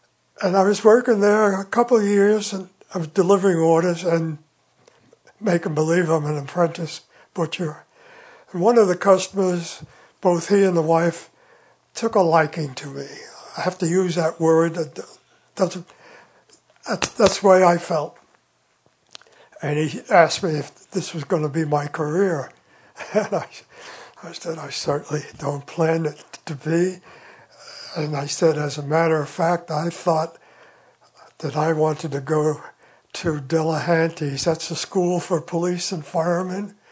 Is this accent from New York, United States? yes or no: yes; New York City, New York, United States; Born and raised in New York City, and proud of it, by the way. It was a great place.